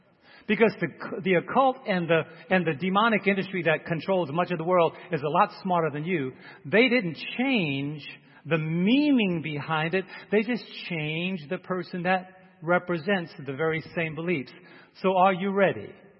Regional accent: Brooklyn, New York, United States; I'm from Brooklyn. That's a setup.

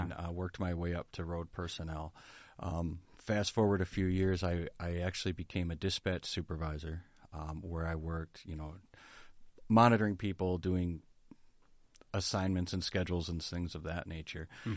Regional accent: Berrien Springs, Michigan, United States; I was born and raised in Berrien Springs. I was raised in the Adventist church.

